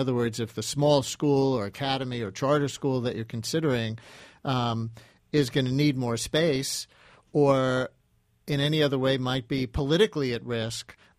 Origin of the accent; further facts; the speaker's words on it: Queens, New York, United States; When I grew up in Queens, I went to the high school that was right in my neighborhood